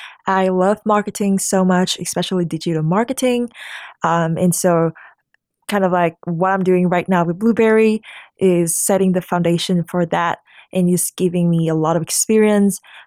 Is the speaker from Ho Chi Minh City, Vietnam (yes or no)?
no; Hanoi, Vietnam; now in Cincinnati, United States; yes, correct. That's my hometown, Hanoi, Vietnam.